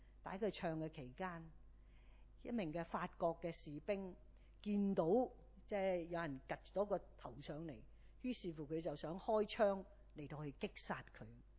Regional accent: Hong Kong; 今日對我們香港人來說，我們香港社會越來越多一些的矛盾和對立

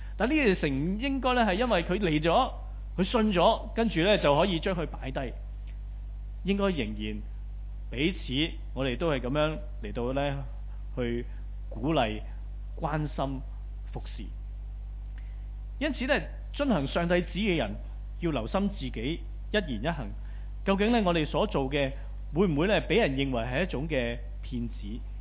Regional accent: Guangdong, China; 就是用我们广东人一句俗语来说，鬼打鬼。

